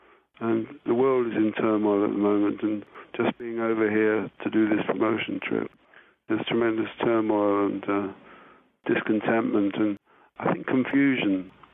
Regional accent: United Kingdom; I'm British first and foremost

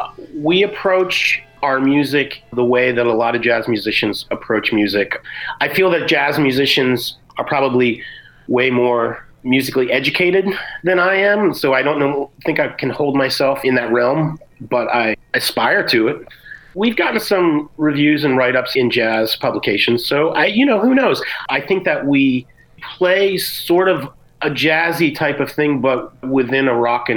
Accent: Baltimore, Maryland, United States; I grew up in Baltimore and started going to record stores in the 70s

